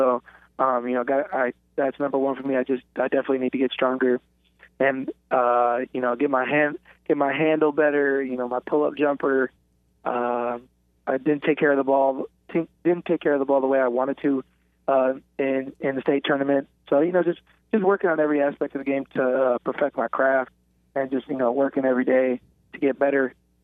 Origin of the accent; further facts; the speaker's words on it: Wisconsin, United States; Yeah, you know, growing up in Wisconsin, my favorite team was definitely Madison, UW